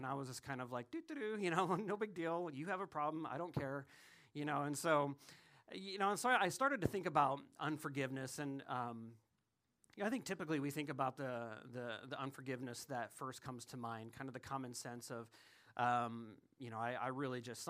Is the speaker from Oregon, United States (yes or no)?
no; South Dakota, United States; I grew up in South Dakota, so y'all don't know snow and freezing.